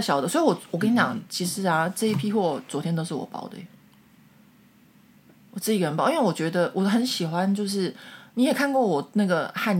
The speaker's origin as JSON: {"language": "Chinese", "country": "Taiwan", "lives_now": "France", "said": "可是我觉得这件事情就是我们台湾人比较没有这个，不过我现在在法国待久了，我也学会了"}